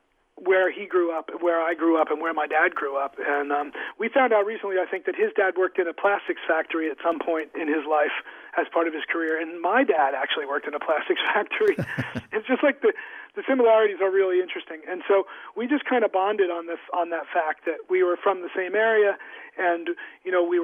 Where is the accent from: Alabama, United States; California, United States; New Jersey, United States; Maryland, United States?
New Jersey, United States; Yeah, we're really from the same area. I grew up in New Jersey, just about 30 minutes south of him.